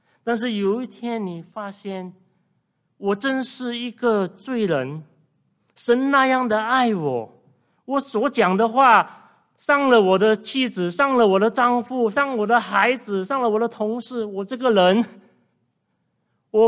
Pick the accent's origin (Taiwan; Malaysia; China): Malaysia; 那我年少的时候，我们马来西亚人哈读很多四书五经了，就是我学校的背景了哈，我是华校生。